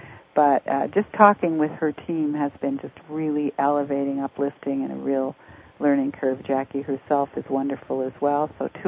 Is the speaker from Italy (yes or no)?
no; Canada; now in United States; Well, I'm a Canadian living in the States, and you're back and forth.